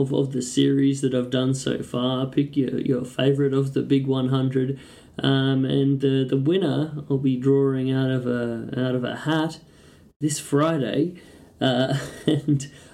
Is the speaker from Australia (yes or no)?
yes; Brisbane, Queensland, Australia; now in Sunshine Coast, Australia; I do still classify Brisbane as my hometown, even though I live up here in the hills of the Sunshine Coast these days.